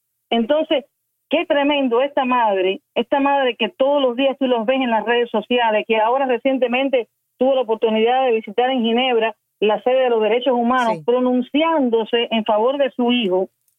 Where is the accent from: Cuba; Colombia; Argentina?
Cuba; en mi país